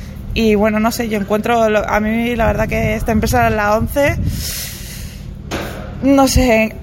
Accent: Palma de Mallorca, Balearic Islands, Spain; Soy de Baleares, de Palma de Mallorca.

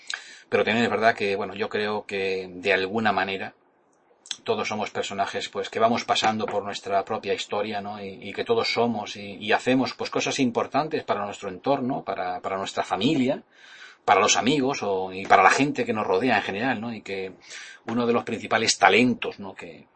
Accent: Yecla, Region of Murcia, Spain; Yo trabajaba en el campo, en Yecla, en mi pueblo, en una pequeña explotación agrícola pues que tenían mis padres.

